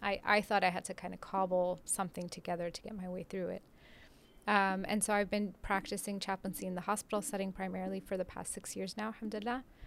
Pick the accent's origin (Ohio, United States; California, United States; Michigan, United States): California, United States; also born or lived in Damascus, Syria; I was born in Damascus. My parents moved to Southern California when I was just under 2 years old. I've been there ever since. Grew up as typical American Muslim